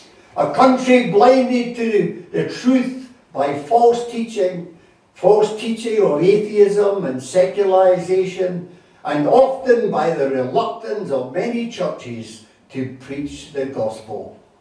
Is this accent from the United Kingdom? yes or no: yes; Scotland, United Kingdom; And of course, being a Scot, one of my favourite characters in church history, especially Scottish church history, is John Knox.